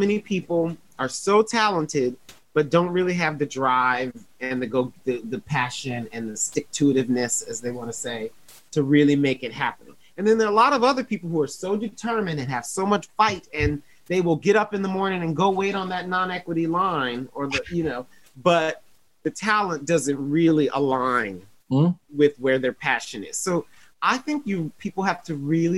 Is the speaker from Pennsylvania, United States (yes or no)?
no; Toledo, Ohio, United States; I'm from Toledo, Ohio. Midwest kids.